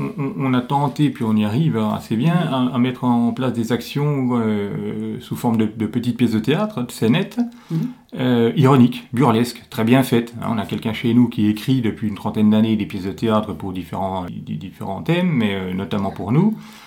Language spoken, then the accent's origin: French; France; chez nous, on a des chiens, enfin chez nous en France